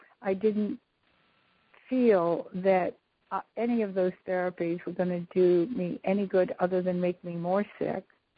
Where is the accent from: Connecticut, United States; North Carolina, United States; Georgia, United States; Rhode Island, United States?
Rhode Island, United States; I am from Rhode Island